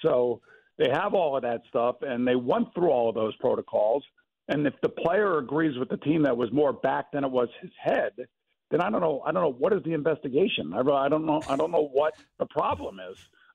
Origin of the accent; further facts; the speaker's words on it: New York, United States; born there; I was born in New York, as a matter of fact.